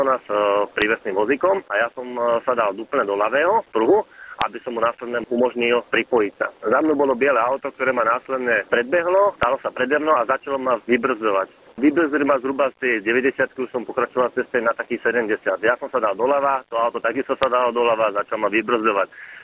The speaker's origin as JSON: {"language": "Slovak", "town": "Trnava", "region": "Trnava Region", "country": "Slovakia", "said": "z Trnavy."}